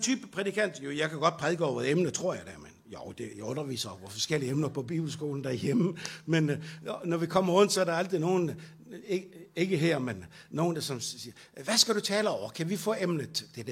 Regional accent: Bornholm, Capital Region of Denmark, Denmark; Jeg kommer fra Bornholm

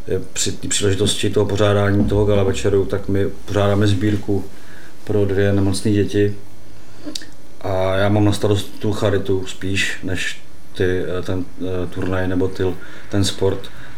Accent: Nymburk, Central Bohemian Region, Czechia; Já jsem z Nymburka.

